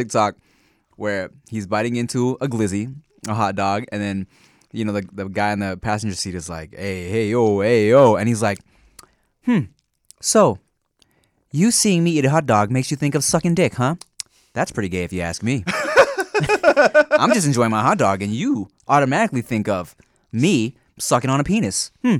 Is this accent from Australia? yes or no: yes; Australia; I'm Australian.